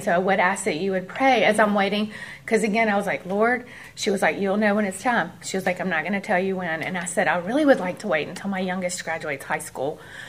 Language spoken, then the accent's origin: English; Memphis, Tennessee, United States; I grew up in Memphis, Tennessee, with three brothers.